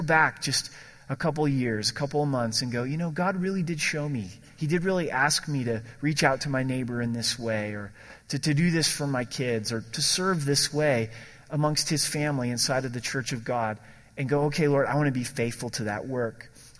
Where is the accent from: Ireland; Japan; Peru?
Ireland; Plus, I'm Irish and I'll lose part of my ethnicity if I really deal with my anger.